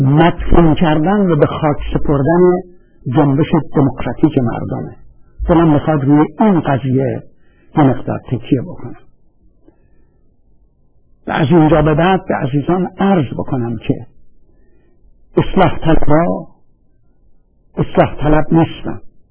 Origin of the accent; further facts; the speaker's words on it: Iran; moved away; من موقعی که از ایران بیرون اومدم